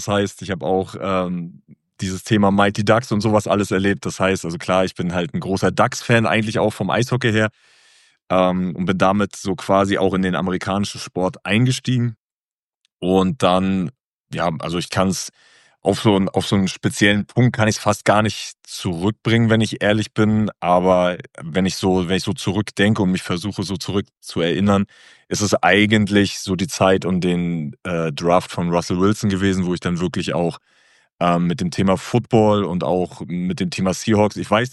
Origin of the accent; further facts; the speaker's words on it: Rostock, Mecklenburg-Vorpommern, Germany; Also gebürtig komme ich eigentlich aus dem Norden der Republik. Bin in Rostock geboren, bin da aufgewachsen, habe da angefangen, Fußball zu spielen. Bin auch da dann zum Profi geworden. Und ja, mittlerweile spiele ich im Heidenheim, also genau im Süden der Republik auch.